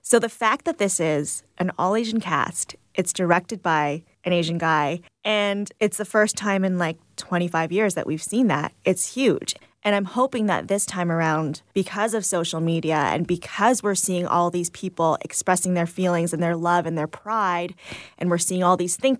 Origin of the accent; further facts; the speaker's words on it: Whitby, Ontario, Canada; Like I grew up in a predominantly white town. I grew up in Whitby and everyone around me was white.